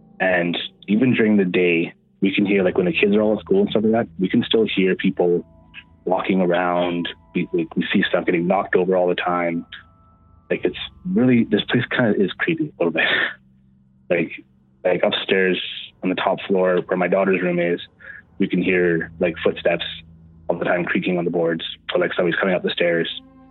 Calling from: Manitoba, Canada; from Manitoba.

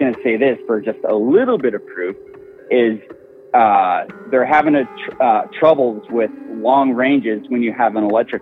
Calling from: California, United States; From Central Coast, California.

